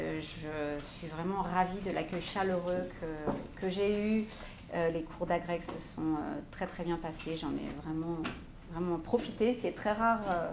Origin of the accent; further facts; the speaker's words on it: France; je suis française, mais je ne fais jamais de conférences en français.